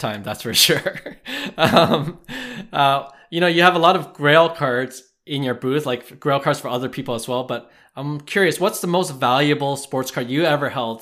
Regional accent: Canada; Cause I don't really collect hockey cards either, being a Canadian.

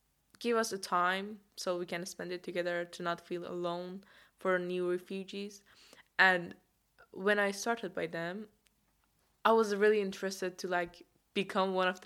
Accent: Iran; now in United Kingdom; Iran is always my country. I'm from Iran. I was born there. I grew up there.

